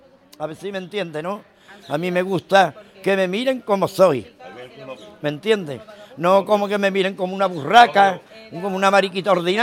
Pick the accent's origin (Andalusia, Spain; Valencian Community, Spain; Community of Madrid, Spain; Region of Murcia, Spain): Andalusia, Spain; Jerez de la Frontera; Le dije yo, digo, soy de Jerez, ¿no? Sí, de Jerez.